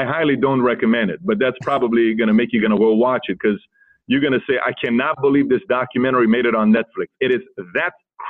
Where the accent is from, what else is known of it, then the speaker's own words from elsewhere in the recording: Iran; Myself, I'm from Iran.